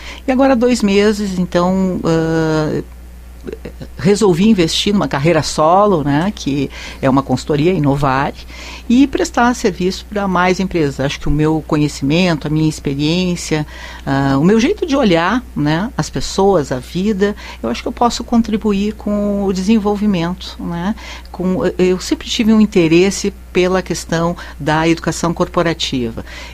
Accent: Porto Alegre, Rio Grande do Sul, Brazil; now in Lagoa Vermelha, Brazil; Eu sou de Porto Alegre

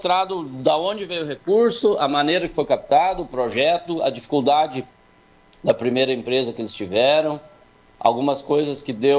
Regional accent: São Francisco de Paula, Rio Grande do Sul, Brazil; Bom, falar um pouco da minha terra, né? Isso. São Francisco de Paula é muito parecido aí com a região de Lagoa Vermelha, tanto que a gente faz parte aí dos campos de cima da serra, né? Os campos de altitude.

